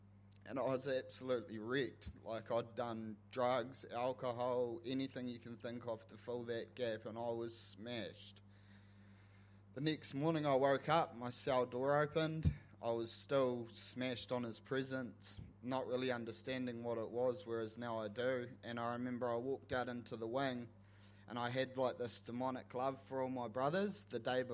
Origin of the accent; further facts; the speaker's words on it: Invercargill, Southland, New Zealand; born there; I was born in Invercargill.